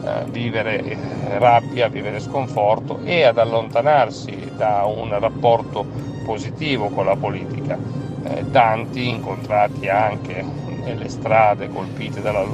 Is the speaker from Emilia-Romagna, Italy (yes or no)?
yes; Emilia-Romagna, Italy; essendo io romagnolo ed essendo la mia terra la terra direttamente colpita.